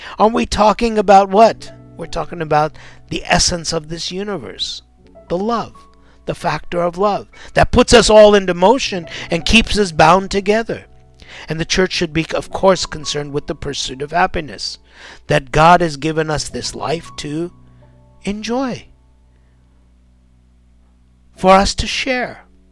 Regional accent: United States; as an American, I have been brought up knowing that this is my right, knowing that this country has been founded on this revolution

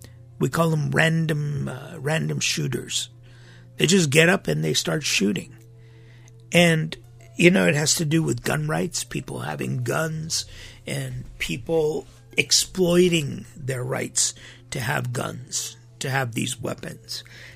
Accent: Hollywood, California, United States; Now, I grew up in Hollywood, California. Now, this today you'd be scared to go out. When I grew up back in the 60s, 70s, even 80s, well, 80s, I was already out of there. I had headed up to Cupertino in 1982.

